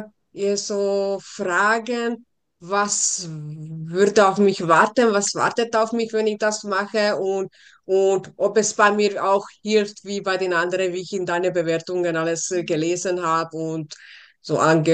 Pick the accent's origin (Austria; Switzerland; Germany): Austria; Salzburg; ich komme aus Salzburg